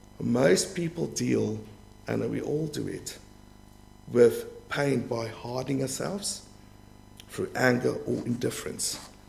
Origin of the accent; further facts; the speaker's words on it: Bloemfontein, Free State, South Africa; So, when I grew up in South Africa, there's so much mines. I grew up in the middle of South Africa, a town called Bloemfontein.